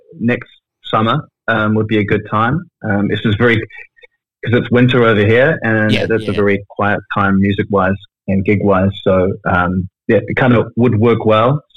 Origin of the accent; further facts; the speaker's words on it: New Zealand; She was from Germany, I was from New Zealand, and she had her flights ready to go home in 4 weeks.